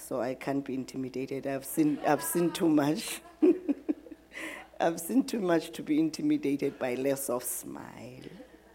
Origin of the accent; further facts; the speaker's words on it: South Africa; also born or lived in Cape Town; I come from South Africa. I am very much South African, born in Cape Town, grew up all over the place, somewhere in South Africa. I stay in Pretoria and I stay in Queenstown.